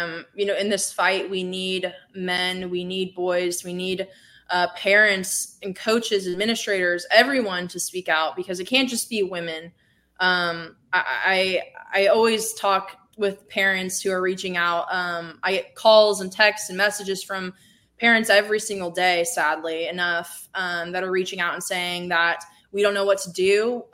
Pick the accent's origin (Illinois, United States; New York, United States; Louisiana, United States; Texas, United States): Illinois, United States; Another example I will give is a personal example, which happened in my home state of Illinois.